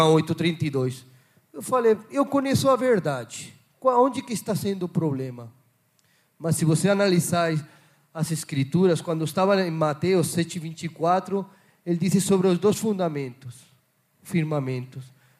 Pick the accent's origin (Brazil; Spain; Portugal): Spain; Barcelona, Catalonia; eu sou espanhol de Barcelona … eu vim ao Brasil